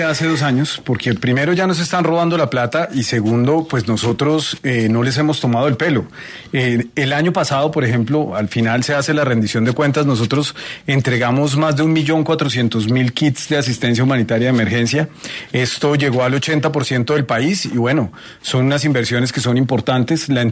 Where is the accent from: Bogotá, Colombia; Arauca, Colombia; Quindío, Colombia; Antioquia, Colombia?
Bogotá, Colombia; Yo soy de Bogotá.